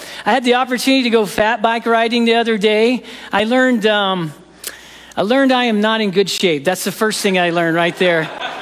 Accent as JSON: {"language": "English", "region": "Alaska", "country": "United States", "lives_now": "Fairbanks, United States", "said": "We're from Southeast Alaska. We're just wet all the time."}